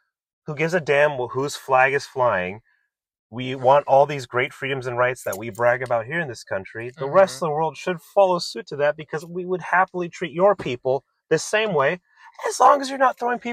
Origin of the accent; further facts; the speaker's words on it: United States; Happy and carefree, because I can do it in my home country, America, where freedom of speech is allowed.